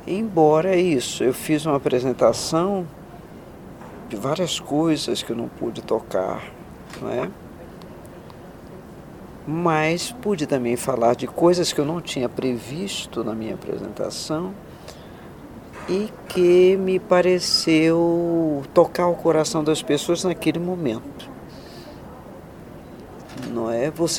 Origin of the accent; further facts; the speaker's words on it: Salvador, Bahia, Brazil; Morei em São Paulo 30 anos. Fui professora aqui da Medicina Preventiva da USP, mas atualmente eu estou na Bahia, porque eu sou soteropolitana.